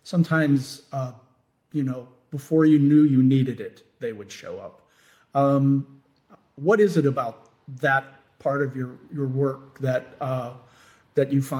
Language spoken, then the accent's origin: English; St. Louis, Missouri, United States; I grew up in St. Louis, and one of my high school buddies used to run the St. Louis Food Bank